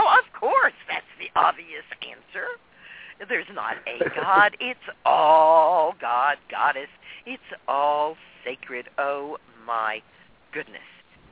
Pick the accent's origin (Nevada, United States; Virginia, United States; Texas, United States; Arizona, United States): Texas, United States; Dallas; was brought up in Dallas, Texas in the 50s when it was not very politic to be either Jewish or Catholic.